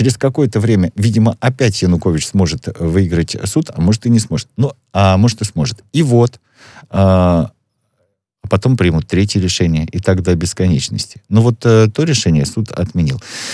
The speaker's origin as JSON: {"language": "Russian", "country": "Ukraine", "said": "Я как украинец вообще не переживаю по этому поводу."}